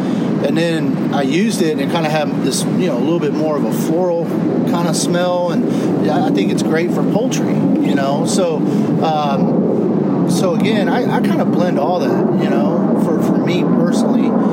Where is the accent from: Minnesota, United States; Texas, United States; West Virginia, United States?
Texas, United States; also born or lived in Kansas City / Birmingham; And, having time in Kansas City, growing up in Texas, living in Birmingham, Alabama.